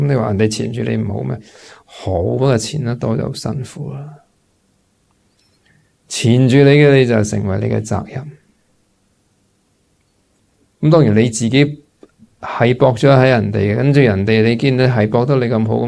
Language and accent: Cantonese; Hong Kong; 我哋香港人嘅苦系好多时系好多系嗰啲求不得